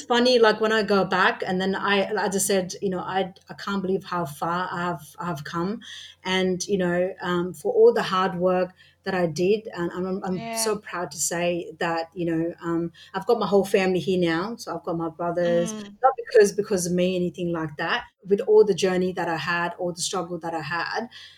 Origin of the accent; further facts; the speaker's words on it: Nepal; now in Australia; Yeah, so basically you could say that like half of my life I grew up in Australia.